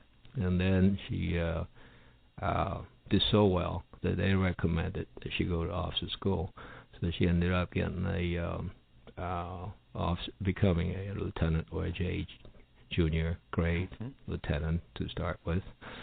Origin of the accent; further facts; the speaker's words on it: South Korea; moved away; So I'm always telling them, yeah, I'm from Korea.